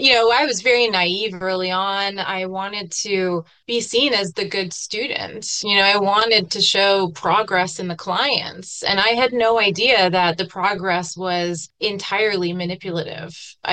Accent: California, United States; I think I grew up quite naive in Orange County, California.

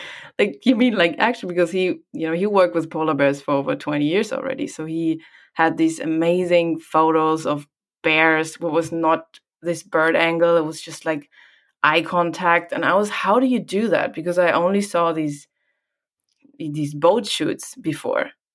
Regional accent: Hamburg, Germany; English is a second language; moved away; I come from Germany, and back there, in Hamburg, and there was not exactly much nature around.

